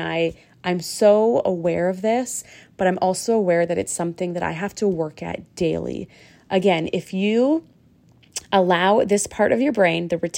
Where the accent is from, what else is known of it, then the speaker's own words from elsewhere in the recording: Punjab, India; I'm East Indian. Like, I have this Punjabi fire in me. Like, it is just embedded in my bones.